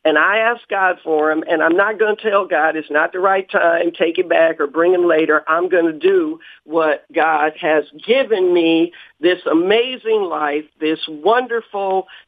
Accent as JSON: {"language": "English", "town": "Detroit", "region": "Michigan", "country": "United States", "tie": "born or raised there", "said": "I grew up in Motown, so I was around people who sang before kings and queens and were on television and radio all the time."}